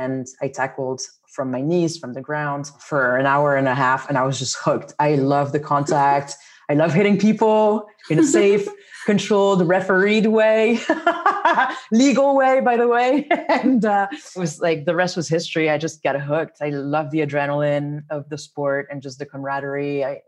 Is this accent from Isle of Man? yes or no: no; Switzerland; also born or lived in Cali, Colombia; now in United States; My mom's Colombian. I was born in Colombia in Cali, but my dad's Swiss. And so I grew up mostly in Switzerland and then moved to the US.